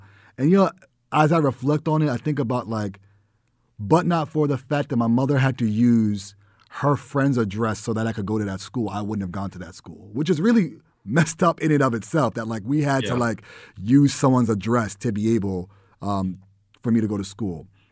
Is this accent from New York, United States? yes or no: yes; Bronx, New York, United States; You know, I'm from the Bronx originally. I was fortunate to be able to go to middle school and high school in the suburbs, right?